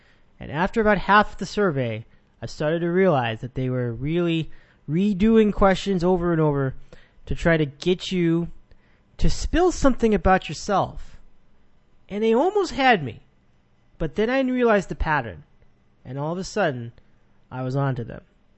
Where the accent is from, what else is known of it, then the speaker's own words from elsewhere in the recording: Oxnard, California, United States; I grew up in Oxnard.